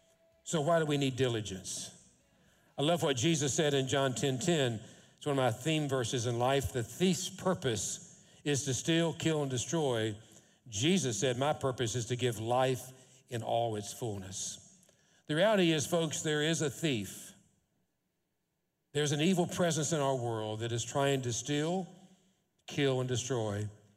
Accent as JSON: {"language": "English", "country": "United States", "said": "And you're trying to be disturbed politely as an American"}